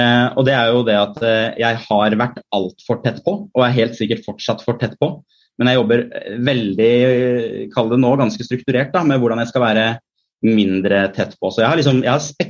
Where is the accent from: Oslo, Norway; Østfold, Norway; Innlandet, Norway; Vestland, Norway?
Innlandet, Norway; Gjøvik; jeg kommer fra Gjøvik, der har vi en sånn som heter fastland